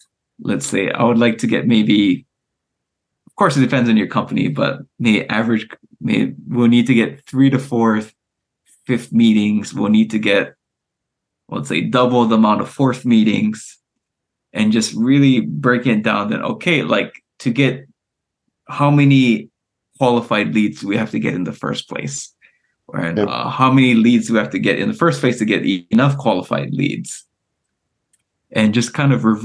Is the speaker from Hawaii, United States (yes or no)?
yes; Hawaii, United States; So I'm originally from Hawaii, but and my family has land there.